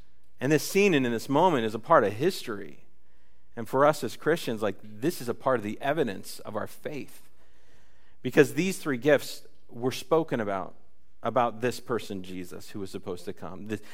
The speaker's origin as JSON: {"language": "English", "town": "Bowling Green", "region": "Ohio", "country": "United States", "tie": "born there", "said": "I was born in Bowling Green, Ohio. That is the flattest part of Ohio, and it's boring."}